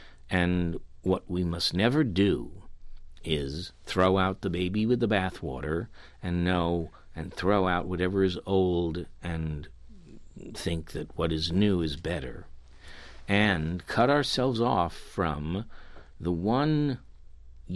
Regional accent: United States; I'm an American. I am an American actor

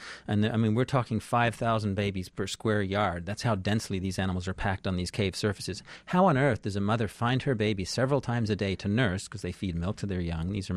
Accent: Canada; moved away as an adult; also born or lived in England; now in United States; I grew up in Canada. I was born in England, but grew up in Canada and studied biology as an undergraduate in Toronto and got a master's degree in Ottawa. And then I came to the United States back in the late 80s

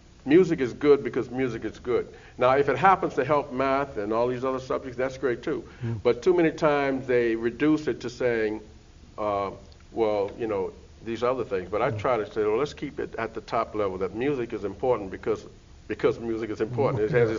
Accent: New Orleans, Louisiana, United States; now in Boston, United States; But like when I grew up in New Orleans, we had music. Every high school had at least a marching band, a jazz band, and a concert band

